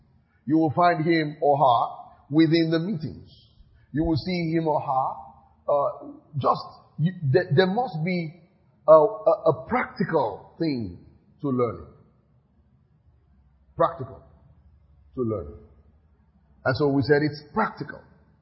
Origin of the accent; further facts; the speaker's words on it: Nigeria; I'm an African. And I'm not just an African, I'm a Nigerian.